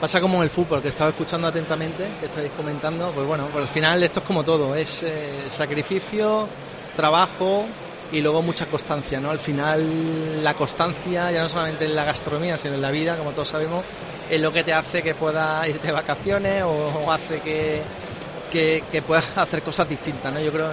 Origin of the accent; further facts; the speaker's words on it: Andalusia, Spain; es un evento que creo que como andaluces tenemos que seguir apostando y apoyando